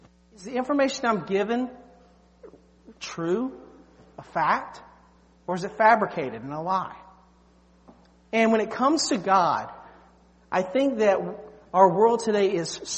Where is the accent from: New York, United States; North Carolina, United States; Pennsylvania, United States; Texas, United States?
North Carolina, United States; Beargrass; I was from Beargrass, North Carolina. We didn't know what that was.